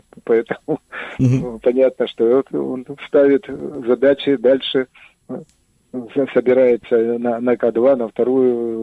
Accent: Kharkiv, Kharkiv Oblast, Ukraine; я из Харькова

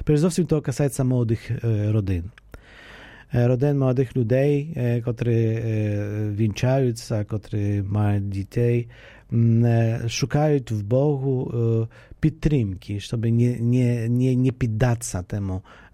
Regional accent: Poland; Ukrainian is a second language; Українська, і ми то слышимо, ми поляки дуже задоволені з тієї служби українських молодих людей

